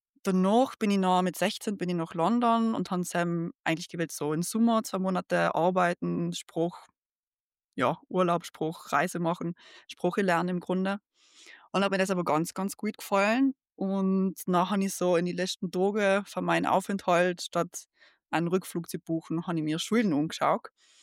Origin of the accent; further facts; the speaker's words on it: Toblach, Trentino-Alto Adige, Italy; now in Berlin, Germany; Ich mache zeitgenössischen Tanz und wohne und arbeite gerade in Berlin. Ich bin ursprünglich aus Südtirol, aus dem schönen Dobla, wo wir bald einen Auftritt haben.